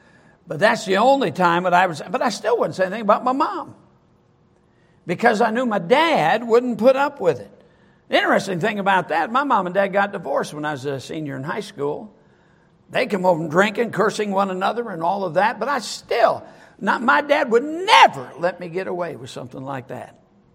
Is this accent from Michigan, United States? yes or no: yes; Sturgis, Michigan, United States; Growing up in … in Sturgis, Michigan, which is where I was brought up, the reality is I never, one time, ever sassed my mother.